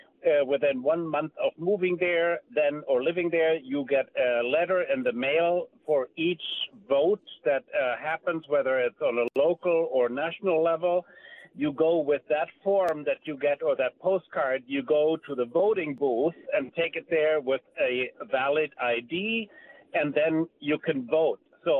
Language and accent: English; Germany; now in Wausau, United States; I'm a German citizen. I'm a permanent resident here in Wausau, Wisconsin.